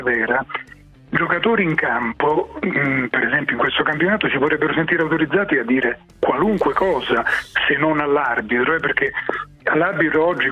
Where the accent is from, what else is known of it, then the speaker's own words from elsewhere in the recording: Naples, Campania, Italy; Essendo anch'io un napoletano con lungo corso allo stadio